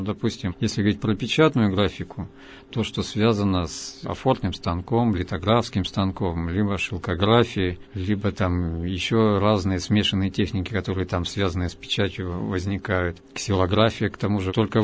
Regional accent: Moscow, Russia; born there; now in Yekaterinburg, Russia; а я родился в Москве, сейчас живу в Екатеринбурге

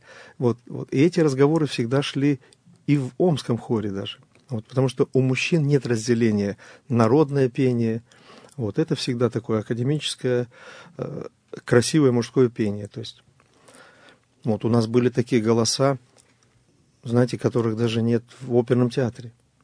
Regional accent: Talne, Cherkasy Oblast, Ukraine; Родился я на Украине, в небольшом городке под Киевом. Называется город Тальное. Вот. Там прошло мое детство. Рядом в деревушке Гордашовке. Вот бабушки, дедушки, все оттуда.

